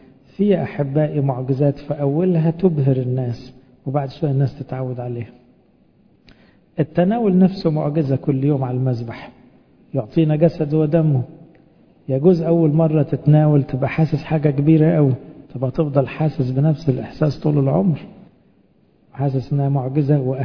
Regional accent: Egypt; احنا مسيحيين، يعني فرعنا أصلا بس كمصريين

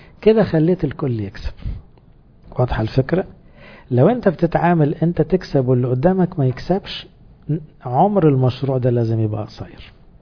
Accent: Upper Egypt, Egypt; انا صعيدي على فكره، مش عايز يزعل.

